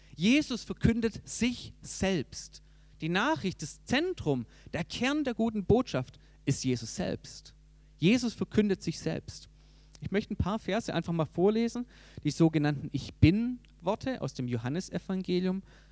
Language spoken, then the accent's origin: German; Baden-Württemberg, Germany; ich merke, ich bin Schwabe